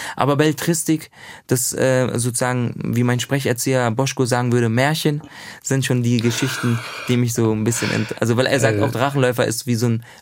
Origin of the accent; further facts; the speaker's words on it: Berlin, Germany; Also ich bin in Neukölln aufgewachsen.